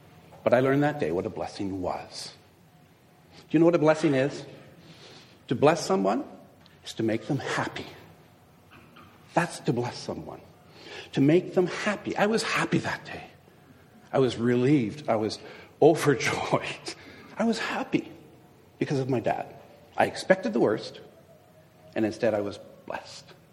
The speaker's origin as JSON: {"language": "English", "town": "Timmins", "region": "Ontario", "country": "Canada", "tie": "born or raised there", "said": "I was driving my car on an icy road in my hometown of Timmins on Christmas Eve."}